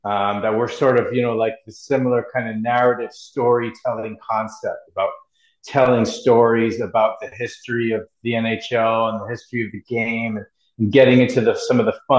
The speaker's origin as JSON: {"language": "English", "town": "Montreal", "region": "Quebec", "country": "Canada", "tie": "born or raised there", "said": "When I was growing up in Montreal, I once was out when I was a child"}